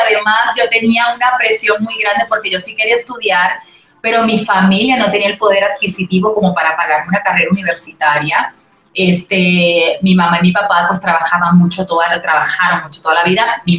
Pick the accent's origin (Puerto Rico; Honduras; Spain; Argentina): Puerto Rico; accent: Puerto Rican; tener un proyecto en donde esté en Puerto Rico, con mi acento, con acento así boricua